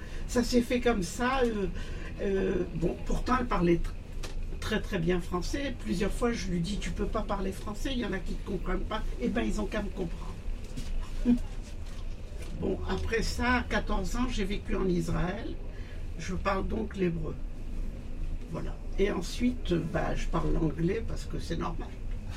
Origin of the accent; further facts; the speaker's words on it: Meknes, Fès-Meknès, Morocco; born there; Donc c'est une langue mi-arabe, mi-berbère. Donc je suis né au Maroc.